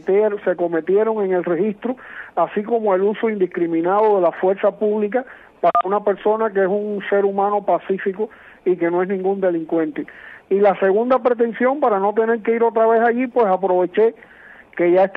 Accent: Cuba; somos cubanos

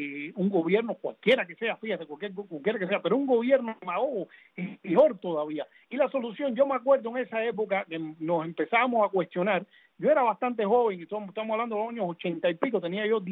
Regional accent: Punta Brava, Havana, Cuba; Yo recuerdo, porque yo soy de Punta Brava y llegaba de la escuela

